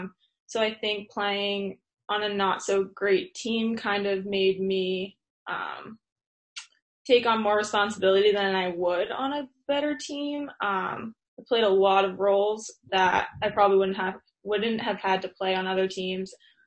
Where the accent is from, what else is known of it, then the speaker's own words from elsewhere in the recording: Westbrook, Maine, United States; I grew up in Westbrook. Obviously, that's right by Portland.